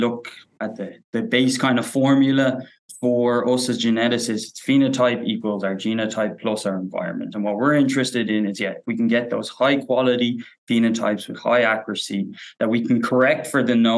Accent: Dublin, Leinster, Ireland; I'm a city kid, so from Dublin as well. So I don't have a huge farming background, but both my parents grew up on farms, so I would have that connection there. Then in 2018, I moved over to Canada

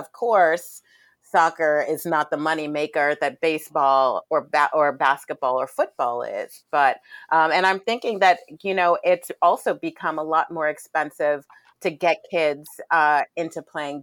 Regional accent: Brooklyn, New York, United States; That's what it looked like when I was growing up in Brownsville. And even in Brooklyn, it was too expensive to play baseball back then.

